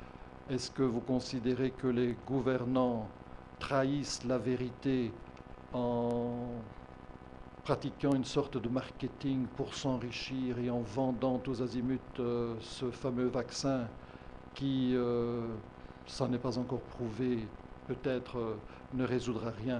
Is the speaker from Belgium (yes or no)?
yes; Belgium; parce que je suis belge et parce qu'en Belgique